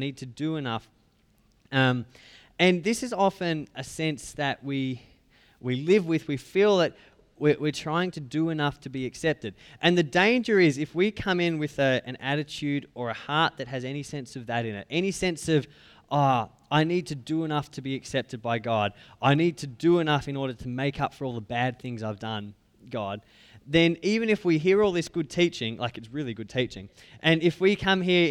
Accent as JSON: {"language": "English", "country": "Australia", "said": "Being an Australian, sort of from, usually from August, September-ish, through till about March, April-ish, every night is play cricket."}